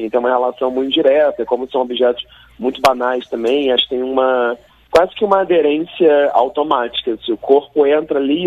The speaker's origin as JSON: {"language": "Portuguese", "region": "Rio de Janeiro", "country": "Brazil", "said": "E, claro, sendo carioca e sendo um coletivo, né, do Rio de Janeiro"}